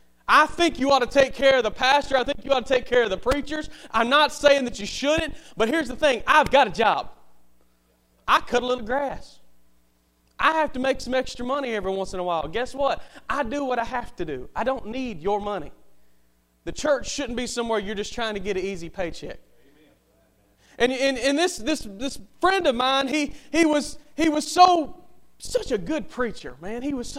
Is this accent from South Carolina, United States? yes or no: no; Millbrook, Alabama, United States; I grew up down in Millbrook, Alabama, went to Victory Baptist Church.